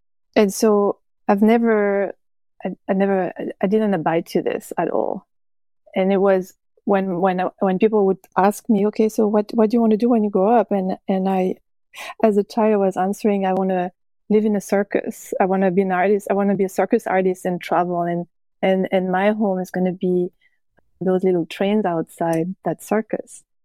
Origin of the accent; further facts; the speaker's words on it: Switzerland; I come from Switzerland, and I feel like this upbringing has been for me very difficult to break from. It's a very specific country, and I always felt very claustrophobic over there.